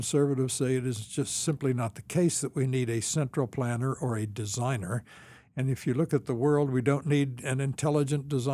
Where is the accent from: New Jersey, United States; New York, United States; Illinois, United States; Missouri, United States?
Illinois, United States; Champaign-Urbana; it began growing up in central Illinois. I grew up in Champaign-Urbana. My father was a philosophy professor at the University of Illinois.